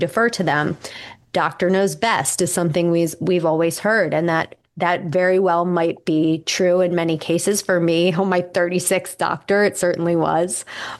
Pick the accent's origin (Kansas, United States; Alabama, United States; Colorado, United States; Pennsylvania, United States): Pennsylvania, United States; And for me, I grew up in the 90s. Like, I grew up in outside of Philly, and that's the Lyme belt.